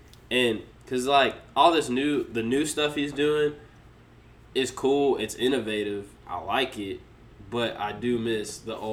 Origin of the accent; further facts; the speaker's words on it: Memphis, Tennessee, United States; I grew up in Memphis. … Always ride or die with … Grew up with that.